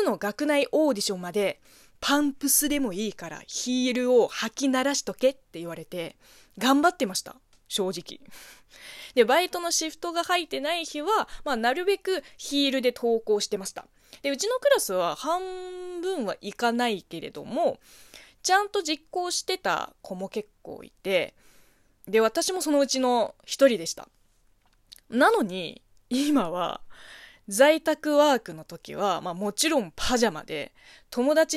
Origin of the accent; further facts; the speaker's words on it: China; 中国生まれ中国育ちの私